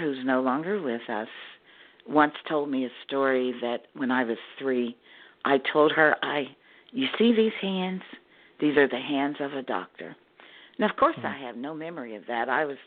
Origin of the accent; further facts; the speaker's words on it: Pittsburgh, Pennsylvania, United States; I grew up in Pittsburgh, and I worked. My first job in healthcare was at the age of 14.